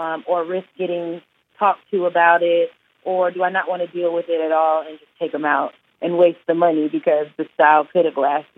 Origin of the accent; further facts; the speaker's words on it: Houston, Texas, United States; So, yeah, like you said, I'm from Houston. My family is from Jamaica, and so braids are super common.